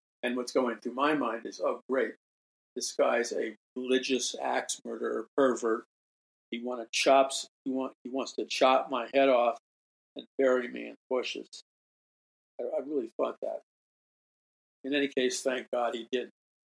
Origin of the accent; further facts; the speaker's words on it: New York City, New York, United States; Okay, like I freaked because I'm from New York City, okay?